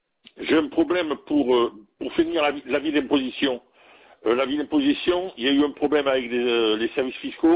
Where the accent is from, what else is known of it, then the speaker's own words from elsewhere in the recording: Nîmes, Occitanie, France; j'essaie de le faire revenir à Nîmes, là où je suis de Nîmes.